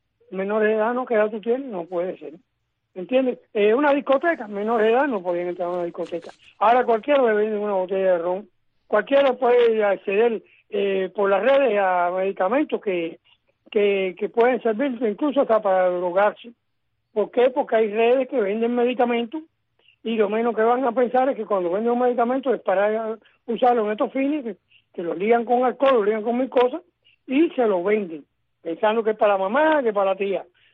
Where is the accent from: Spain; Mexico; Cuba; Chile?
Cuba; Es una realidad que como cubano la sufro.